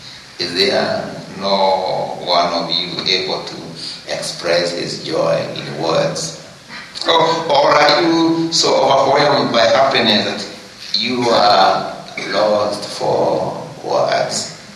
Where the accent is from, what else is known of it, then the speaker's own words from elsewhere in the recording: Kenya; English is a second language; now in Castle, United States; Now, I come from Kenya, although I live here in Castle, California now